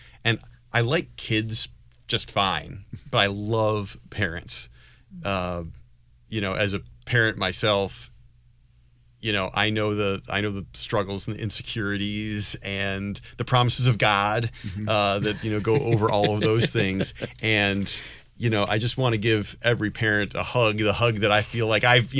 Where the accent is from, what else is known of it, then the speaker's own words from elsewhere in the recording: Detroit, Michigan, United States; It was a former porn theater in the city of Detroit, where I'm from the Detroit area